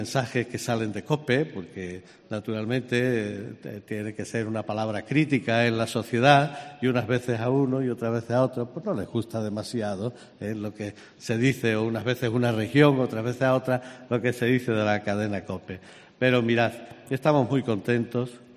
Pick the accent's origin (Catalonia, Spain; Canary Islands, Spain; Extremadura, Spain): Extremadura, Spain; yo soy extremeño y vengo de una región que se ha quejado mucho